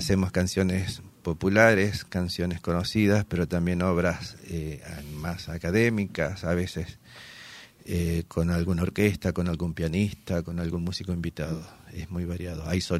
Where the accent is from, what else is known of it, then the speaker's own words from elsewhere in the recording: Entre Ríos, Argentina; Soy entrerriano, de Linares Cardoso.